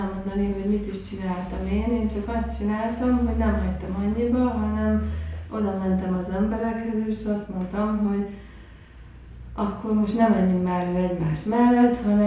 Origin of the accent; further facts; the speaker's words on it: Debrecen, Hajdú-Bihar, Hungary; Debreceni vagyok